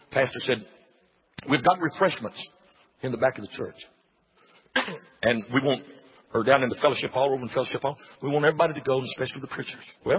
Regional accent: Gina, Louisiana, United States; yeah, I'm from Louisiana, I'm from Gina, Louisiana.

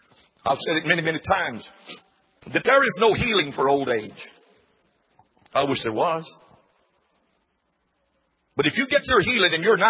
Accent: Gina, Louisiana, United States; yeah, I'm from Louisiana, I'm from Gina, Louisiana.

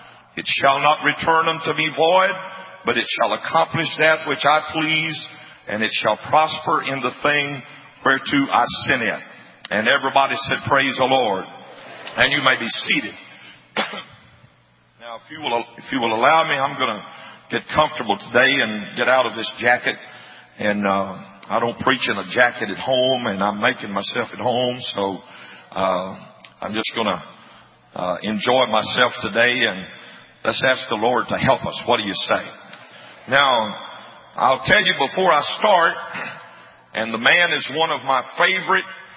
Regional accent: Jena, Louisiana, United States; I was born and raised in Gina, Louisiana. I graduated from Gina High School.

